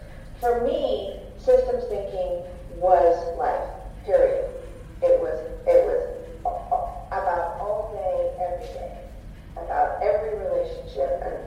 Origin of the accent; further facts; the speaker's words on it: United States; Well, I'm an American, but I also have a Swedish passport and a UK passport.